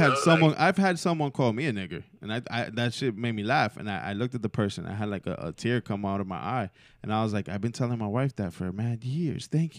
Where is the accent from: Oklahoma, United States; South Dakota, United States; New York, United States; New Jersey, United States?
New Jersey, United States; born there; I was actually born in New Jersey.